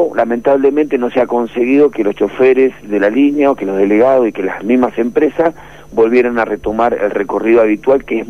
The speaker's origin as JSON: {"language": "Spanish", "region": "Buenos Aires", "country": "Argentina", "tie": "born or raised there", "said": "todos los que nacimos y nos criamos acá en Matadero"}